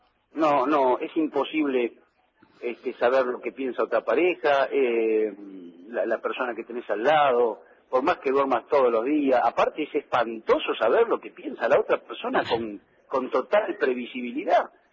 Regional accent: Constitución, Buenos Aires, Argentina; yo, viste, nací en Constitución y jugaba mucho al fútbol en la calle, viste.

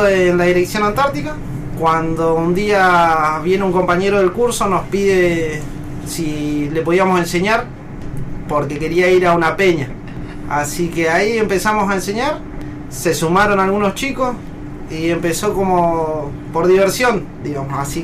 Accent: Apóstoles, Misiones, Argentina; Yo soy oriundo de la provincia de Misiones, de la ciudad de Apóstoles.

